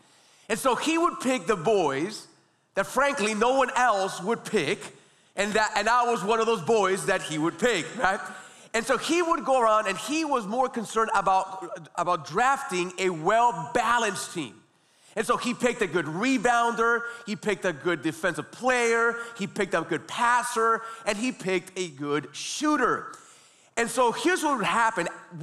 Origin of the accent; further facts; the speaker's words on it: Miami, Florida, United States; You know, many of you know that I was raised right here in Miami.